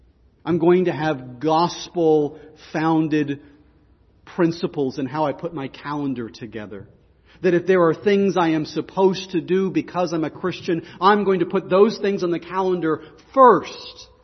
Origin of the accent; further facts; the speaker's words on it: Pennsylvania, United States; We are Western, we are American, and we are Western Pennsylvanians.